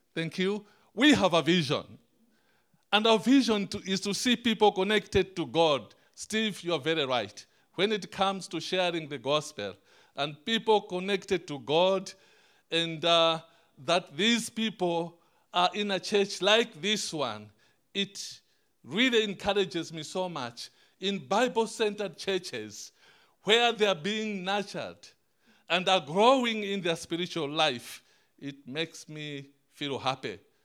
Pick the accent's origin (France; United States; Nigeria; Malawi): Malawi; Now, I said we are coming from Malawi.